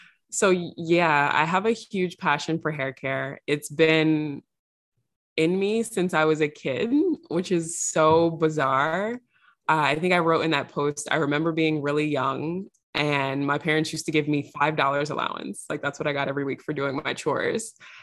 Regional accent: New York City, New York, United States; So I grew up in New York City, where New York City, you have access to everything.

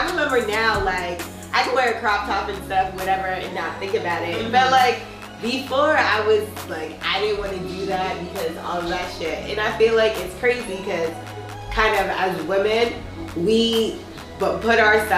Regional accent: Pittsburgh, Pennsylvania, United States; also born or lived in Ohio; And I went to high school in Ohio because I went to boarding school, but I'm actually from Pennsylvania, like Pittsburgh area-ish.

